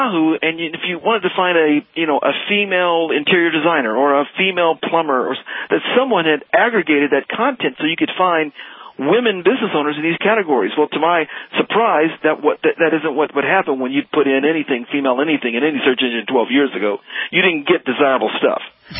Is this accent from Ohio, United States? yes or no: yes; Dayton, Ohio, United States; now in Dallas, United States; 12 years ago, when we moved to Dallas from Dayton, Ohio, where we were originally from